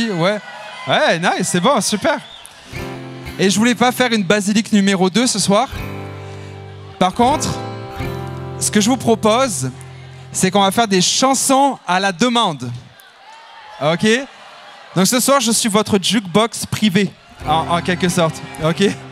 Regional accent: Marseille, Provence-Alpes-Côte d'Azur, France; now in Montréal, Canada; Je viens de très loin, je viens de 6000 km d'ici, de Montréal. Et Montréal, qui est une ville extraordinaire. Mais je suis originaire de Marseille.

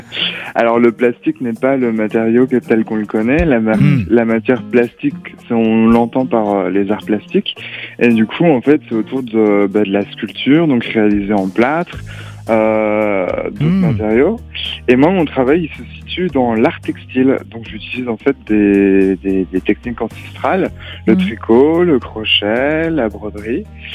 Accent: Grand Est, France; Et je suis de l'Alsace.

